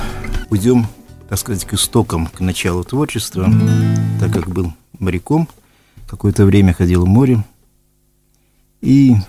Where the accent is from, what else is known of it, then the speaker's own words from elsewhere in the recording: Estonia; moved away as an adult; also born or lived in Russia; now in Gomel, Belarus; Правильно, я родился в России, но всего лишь там 5 лет прожил. 25 лет жил в Эстонии.